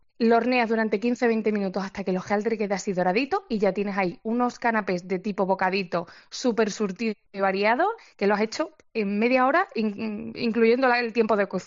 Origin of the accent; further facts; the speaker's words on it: Extremadura, Spain; en mi casa se come mucho cordero, pues porque somos somos de Extremadura, entonces el cordero nos gusta mucho, tenemos además familia ganadera.